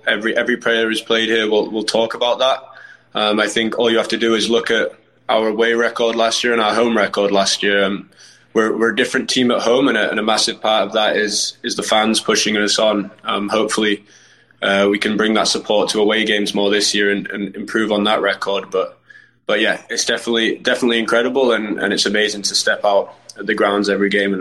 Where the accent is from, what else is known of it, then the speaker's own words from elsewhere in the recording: Harrogate, Yorkshire and the Humber, United Kingdom; also born or lived in Goose Bay, Canada; Did a year there, and then yeah, as you said, grew up in England.